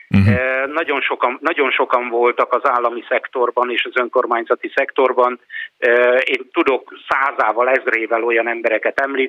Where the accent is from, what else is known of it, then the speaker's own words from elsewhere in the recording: Eger, Heves, Hungary; én egyébként egri vagyok